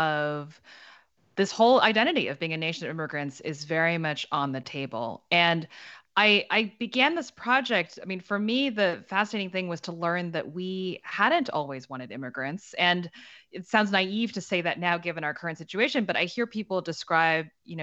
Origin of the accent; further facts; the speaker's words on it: Virginia, United States; I grew up in Northern Virginia, where I'm sitting right now, and my friends were also the children of immigrants